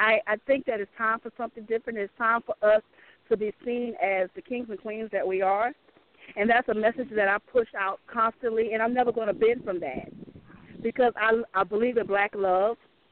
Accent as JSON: {"language": "English", "region": "South Carolina", "country": "United States", "said": "I agree, and I'm from South Carolina. That's where I'm living now."}